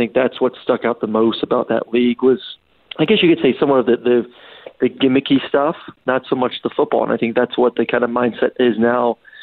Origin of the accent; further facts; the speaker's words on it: Tampa, Florida, United States; also born or lived in Georgia / Kansas City; Yeah, so I grew up here in Tampa and then had the fortunate ability to go on and play football at the University of Georgia.